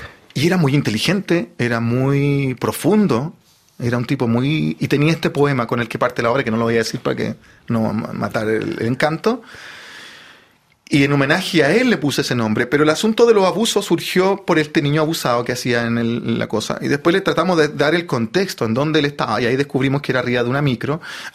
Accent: Chile; me dijeron que como era chileno, era de afuera, lo permitían

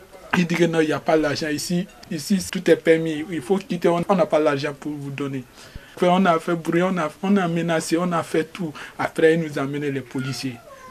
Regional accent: Mali; now in Russia; je suis un Malien. 5 années, je suis ici. Depuis 2011, je suis venu en Russie.

